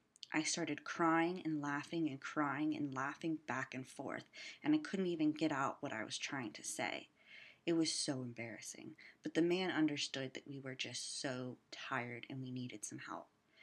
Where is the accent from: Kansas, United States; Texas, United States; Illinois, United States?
Texas, United States; I am from Texas, I guess.